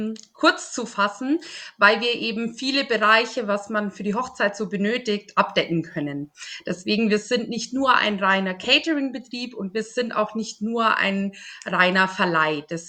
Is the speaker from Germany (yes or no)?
yes; Polenreuth, Germany; Ich komme aus Polenreuth